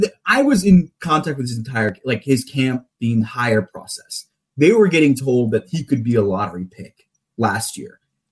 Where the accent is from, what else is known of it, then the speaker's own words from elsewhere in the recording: Georgia, United States; I think my Atlanta fans have been texting me about him because I'm from Georgia